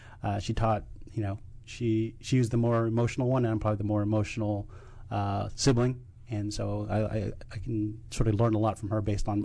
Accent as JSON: {"language": "English", "town": "Vienna", "region": "Virginia", "country": "United States", "tie": "born or raised there", "said": "Born and raised in Northern Virginia, so it was in Vienna that I was doing this."}